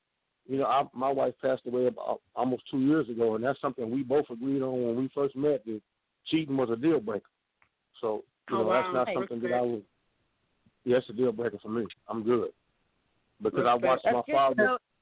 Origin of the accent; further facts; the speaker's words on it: Tulsa, Oklahoma, United States; I'm from Blackwall Street, Tulsa, Oklahoma.